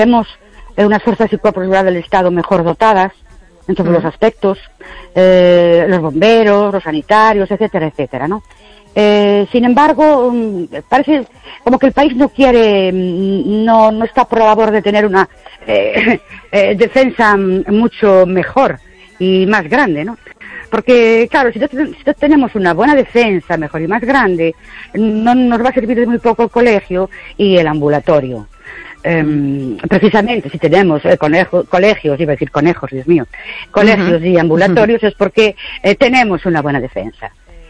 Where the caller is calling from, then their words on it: Ourense, Galicia, Spain; de Ourense.